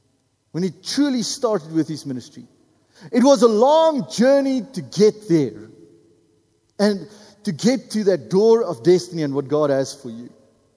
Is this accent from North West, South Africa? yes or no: no; Cape Town, Western Cape, South Africa; I come from Cape Town, and one of the things that they love to provide in Cape Town is snoek.